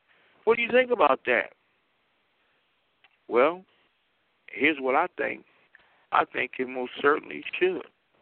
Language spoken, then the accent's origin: English; United States; born there; English is a second language; I'm an African that happened to be born in America. English is not my native language. It's not. It's definitely not my mother tongue.